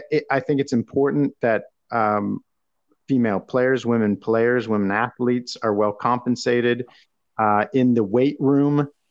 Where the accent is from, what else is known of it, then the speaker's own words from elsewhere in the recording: Mississauga, Ontario, Canada; Mississauga's own. I got to rep my city here, my hometown.